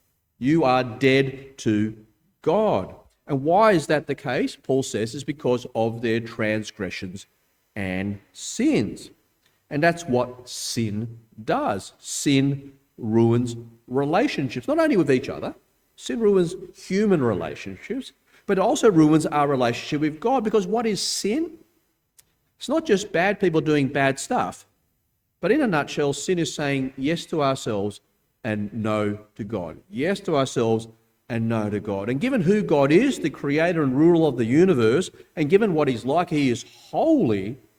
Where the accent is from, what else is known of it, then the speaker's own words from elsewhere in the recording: Australia; born there; accent: Australian; Despite the thick Aussie accent I have, I know what it's like to be a foreigner. I was born in Australia, always been a citizen, but my parents were migrants from Malaysia.